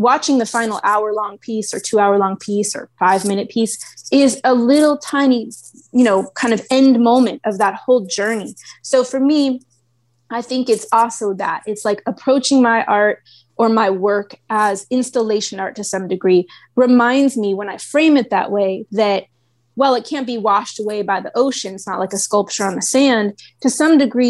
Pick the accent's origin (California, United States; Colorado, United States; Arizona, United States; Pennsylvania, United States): California, United States; Oakland; I think that growing up in the Bay Area and in Oakland specifically, I think the Bay Area does support the arts in a really unique way.